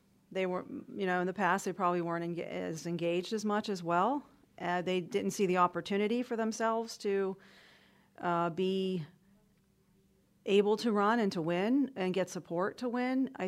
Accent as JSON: {"language": "English", "town": "Pittsburgh", "region": "Pennsylvania", "country": "United States", "tie": "born or raised there", "said": "And now I grew up in Pittsburgh in the 80s. I'm much older than you."}